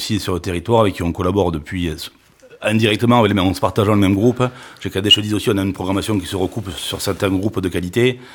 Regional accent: Nouvelle-Aquitaine, France; accent: anglo-chalossé; Avec mon accent anglo-chalossé.

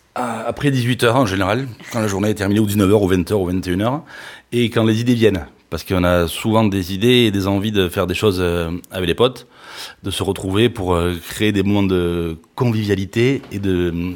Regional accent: Nouvelle-Aquitaine, France; accent: anglo-chalossé; Avec mon accent anglo-chalossé.

